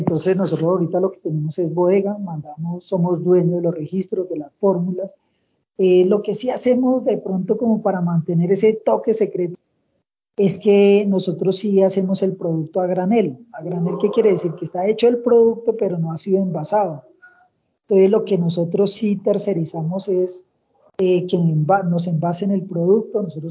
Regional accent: Colombia; Algo que uno como colombiano, como empresario colombiano, a veces falla

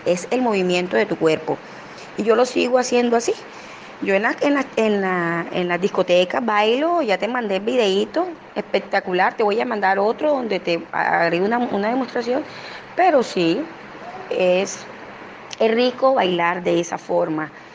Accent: Caribbean Region, Colombia; Porque yo soy no solamente soy costeña, sino costeña sabanera.

